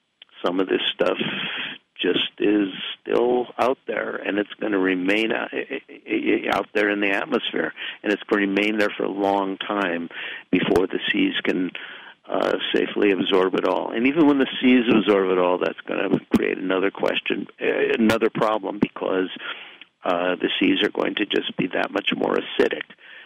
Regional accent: Minneapolis, Minnesota, United States; take a video of a policeman in my hometown, Minneapolis, kneeling on top of somebody's neck.

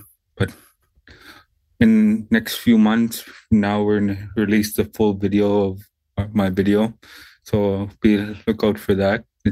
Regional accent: Tuktoyaktuk, Northwest Territories, Canada; I grew up in Tuktoyaktuk. I love that community.

